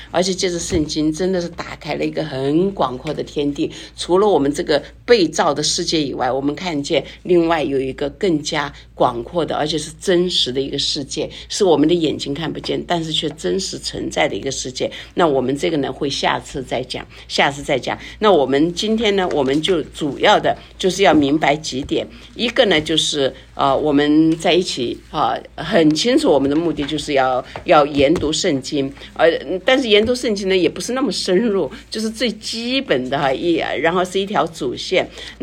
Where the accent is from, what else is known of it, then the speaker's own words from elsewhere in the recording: China; moved away as an adult; 像我们从大陆来，特别我因为在中国大陆 读完大学然后来这边的时候